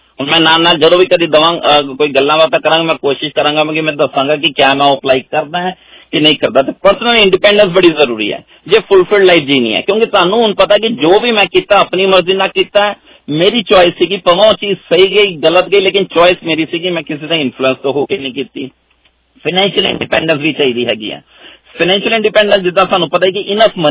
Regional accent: Punjab, India; ਮੈਂ ਇੰਡੀਅਨ ਹੈਗਾ ਮੈਂ ਪੰਜਾਬੀ ਹੈਗਾ ਮੈਂ ਸਿੱਖ ਹੈਗਾ

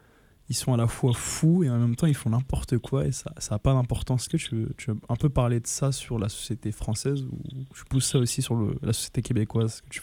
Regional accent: Paris, Île-de-France, France; Mais moi tu vois, je suis parisien

